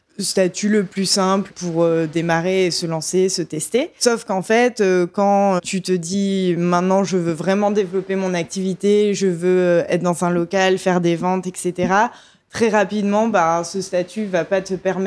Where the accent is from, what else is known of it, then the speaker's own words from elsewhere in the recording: Montpellier, Occitanie, France; also born or lived in Paris; now in Marseille, France; moi, je suis de Montpellier à la base, donc je savais que je voulais retourner dans le sud et que je ne ferais pas ma vie à Paris.